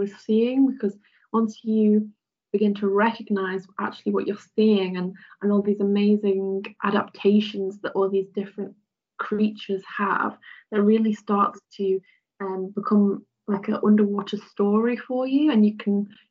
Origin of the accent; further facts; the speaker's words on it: Isle of Man; So, as I've mentioned, I grew up in the Isle of Man. We're a really small island.